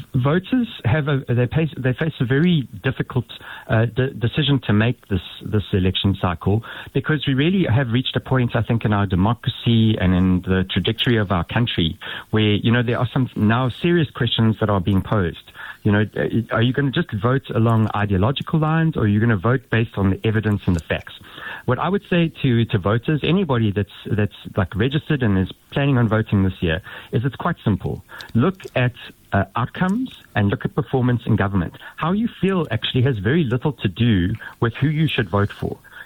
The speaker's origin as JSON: {"language": "English", "country": "South Africa", "said": "as a South African"}